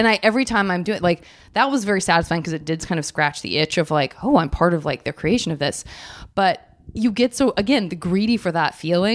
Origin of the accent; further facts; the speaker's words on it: Israel; moved away; also born or lived in France; No. I was born in France, raised in Israel.